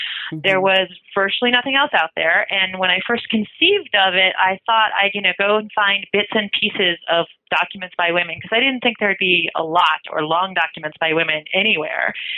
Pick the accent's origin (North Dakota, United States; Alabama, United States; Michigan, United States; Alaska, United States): Michigan, United States; My name is Russian, of course, but I'm not, so I should say that. I come from Michigan. I'm not a Russian.